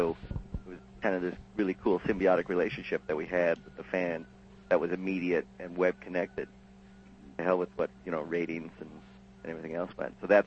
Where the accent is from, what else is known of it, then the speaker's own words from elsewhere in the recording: Vancouver, British Columbia, Canada; now in Los Angeles, United States; I'm originally from Canada, yeah, from Vancouver.